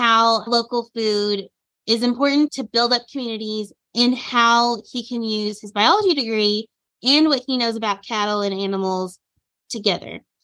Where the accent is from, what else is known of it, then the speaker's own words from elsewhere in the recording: Plainview, Texas, United States; I'm originally from Plainview, Texas, which is just an hour south of here, so not too far away.